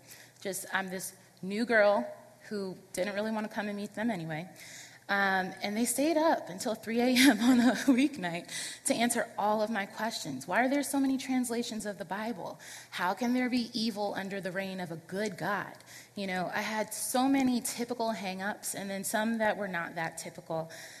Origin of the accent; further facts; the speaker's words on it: Brooklyn, New York, United States; now in Connecticut, United States; If you don't know me personally, then you don't know that I'm from Brooklyn, New York, and when I came to Connecticut after college